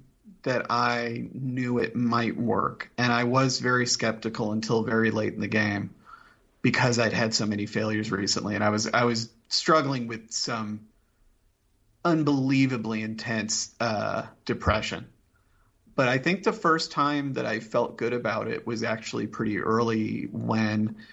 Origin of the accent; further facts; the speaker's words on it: Indianapolis, Indiana, United States; So I grew up in Indianapolis.